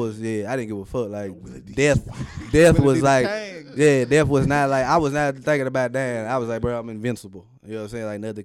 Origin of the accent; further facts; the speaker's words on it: North Carolina, United States; Nigga, I'm coming from North Carolina, nigga. Like, damn, we go to the community pool.